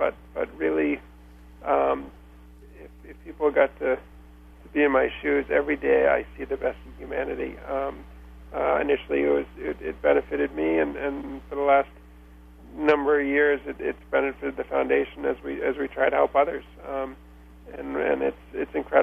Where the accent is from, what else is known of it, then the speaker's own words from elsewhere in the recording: Maine, United States; And I grew up in Maine and I spent my summers here in Vermont